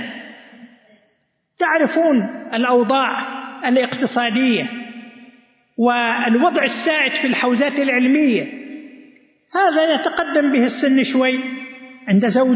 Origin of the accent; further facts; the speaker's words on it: Eastern Province, Saudi Arabia; مدن وقرى كثيرة عندنا في القطيف والأحساء ما فيها عالم